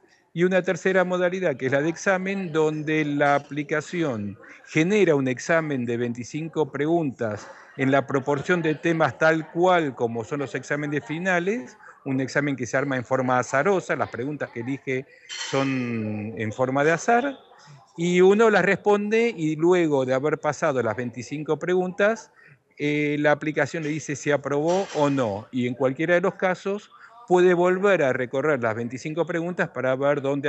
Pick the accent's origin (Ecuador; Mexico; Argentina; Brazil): Argentina; soy de Argentina, natural argentino